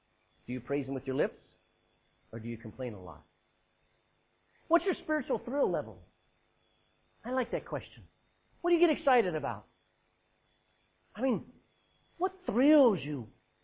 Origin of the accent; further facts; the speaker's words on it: Texas, United States; I'm a Texan.